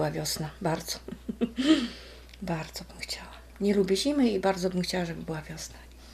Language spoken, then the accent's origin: Polish; Dąbrowa Białostocka, Podlaskie Voivodeship, Poland; Ja jestem z Dąbrowy Białostocki, pochodzę.